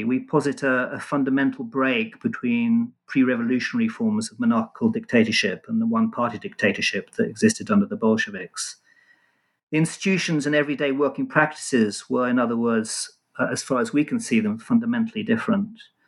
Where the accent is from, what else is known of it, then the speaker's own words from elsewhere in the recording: London, United Kingdom; also born or lived in Israel; I was born in London, and apart from a short spell in Israel, was raised and educated in England.